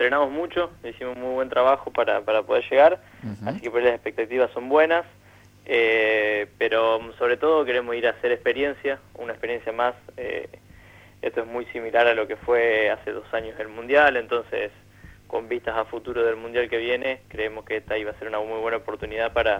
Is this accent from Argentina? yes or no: yes; Argentina; En la delegación van a ir 5 tiradores